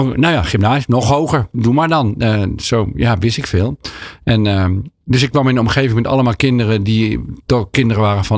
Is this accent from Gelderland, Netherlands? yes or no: yes; Apeldoorn, Gelderland, Netherlands; In Apeldoorn.